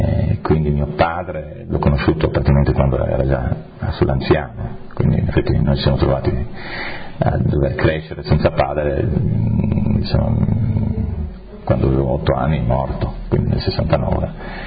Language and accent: Italian; Ronchi, Friuli-Venezia Giulia, Italy; sono cresciuto a Ronchi, Monfalcone, però diciamo sempre, diciamo, con un legame con questa cultura un po' tedesca, e quindi austriacante, di montagna.